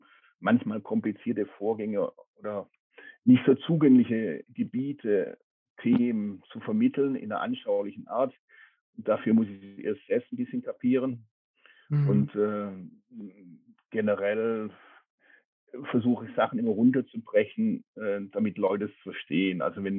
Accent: Germany; accent: German; Also meinen deutschen Akzent hört man in jeder Sprache raus.

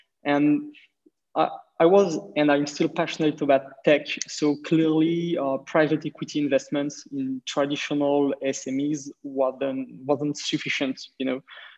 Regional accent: France; accent: French; English is a second language; So currently, indeed, I'm French VC based in Paris. You can hear it in my accent when I talk.

